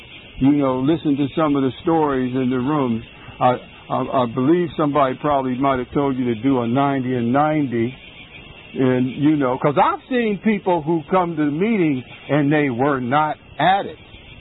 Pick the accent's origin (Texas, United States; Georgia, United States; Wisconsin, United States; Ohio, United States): Ohio, United States; Cleveland; I'm from Cleveland, Ohio. I already said I'm 58 because I'm proud that I'm 58, because I'm not supposed to be here